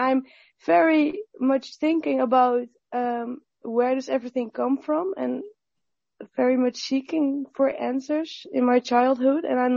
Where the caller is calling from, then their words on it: Netherlands; I'm calling from Holland, so it's about 3 a.m. here.